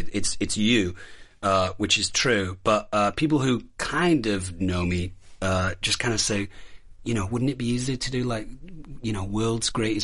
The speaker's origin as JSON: {"language": "English", "town": "Manchester", "region": "North West England", "country": "United Kingdom", "said": "I'm a huge Manchester United fan. I'm from Manchester."}